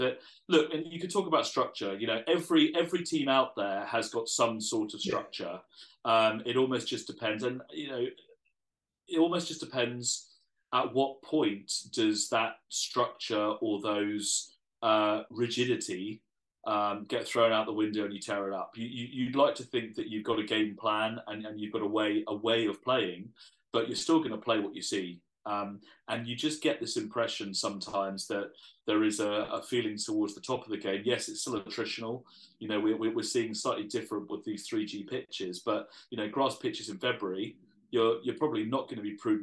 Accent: Inverness, Scotland, United Kingdom; born there; Thankfully, I was born in Inverness, and I'll be supporting Scotland. I'm actually in Marseille

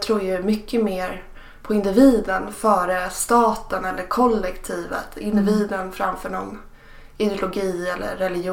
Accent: Stockholm, Stockholm County, Sweden; Jag är uppvuxen i Stockholms innerstad.

